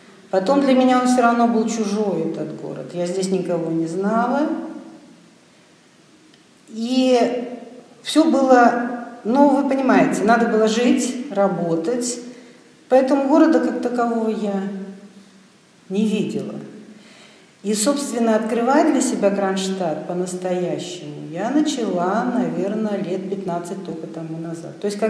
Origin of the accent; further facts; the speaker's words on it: Saint Petersburg, Russia; also born or lived in Russian Far East; Хотя я родилась на Дальнем Востоке, но корни у меня, не знаю, там, в 10-м поколении петербуржцы.